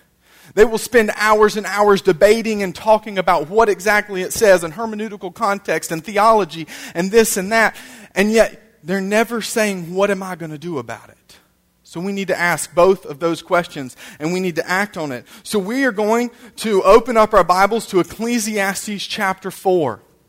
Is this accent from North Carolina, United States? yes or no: yes; High Point, North Carolina, United States; also born or lived in Michigan / Georgia; now in Randleman, United States; I was raised, well, in Randleman, technically. I was raised in High Point, and now I live in Randleman.